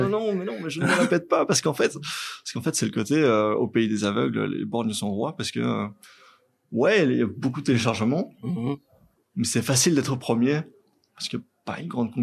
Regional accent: Belgium; Mais moi, je suis belge

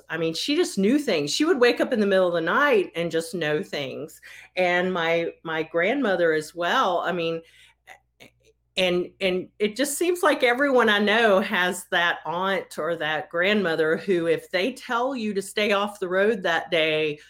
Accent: Roanoke, Virginia, United States; Now, there's an independent bookstore called Book No Further in my hometown of Roanoke, Virginia.

